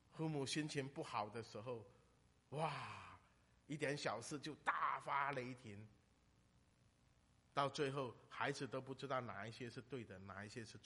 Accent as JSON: {"language": "Chinese", "region": "Fujian", "country": "China", "said": "我们福建人整天对自己的孩子整天说，哎呀怎么这么笨啊"}